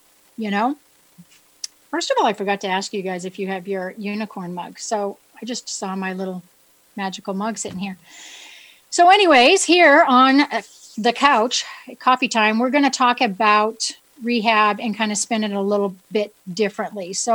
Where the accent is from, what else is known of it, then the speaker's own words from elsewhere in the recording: New England, United States; accent: New England; That's my New England accent.